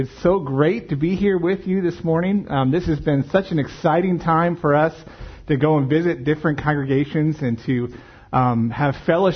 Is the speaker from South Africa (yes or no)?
no; Jamaica; I'm from Jamaica.